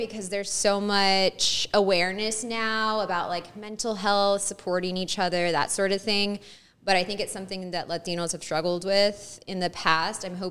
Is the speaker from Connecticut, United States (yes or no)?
no; Harlingen, Texas, United States; I am an attorney here in the RGV, but I represent clients statewide. I'm originally from Harlingen, Texas, moved away for college and law school, decided I wanted to be home.